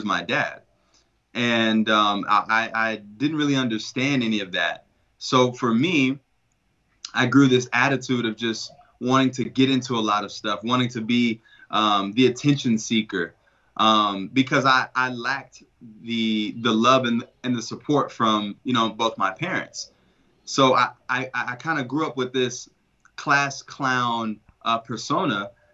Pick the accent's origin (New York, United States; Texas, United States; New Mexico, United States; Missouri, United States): Texas, United States; Dallas; I'm from Dallas, Texas. And, you know, I was kind of raised in a disruptive household. So I was raised by my grandparents